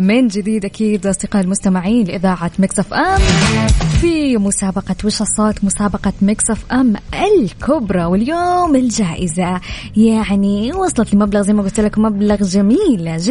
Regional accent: Jeddah, Makkah Province, Saudi Arabia; ها أنه عندنا في جدة

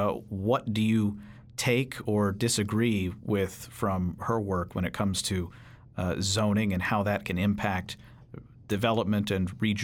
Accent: Louisville, Kentucky, United States; I'm from Louisville, and that's sort of an unpleasant chapter in Louisville's history.

